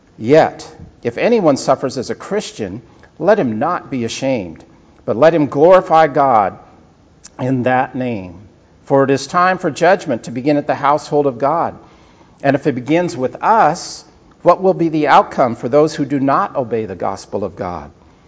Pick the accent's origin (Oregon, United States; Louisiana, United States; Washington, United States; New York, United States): Oregon, United States; In the state of Oregon, my home state